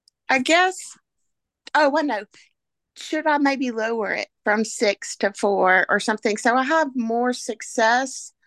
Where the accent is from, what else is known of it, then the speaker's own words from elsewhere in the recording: the South, United States; I'm from the South.